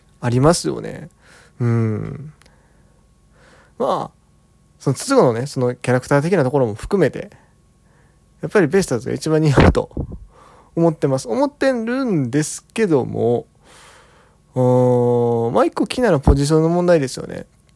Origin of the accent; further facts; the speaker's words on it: Kansai, Japan; 地元関西ですけど